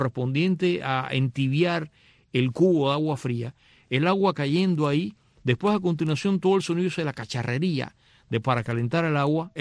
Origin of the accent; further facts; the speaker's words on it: Cuba; now in United States; En Cuba habitualmente, yo no sé ahora, hasta que yo me fui de Cuba, la gente suele bañarse con ducha